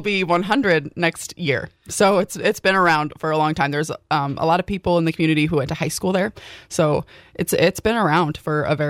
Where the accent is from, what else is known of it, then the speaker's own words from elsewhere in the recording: Marshalltown, Iowa, United States; I was born and raised in Marshalltown.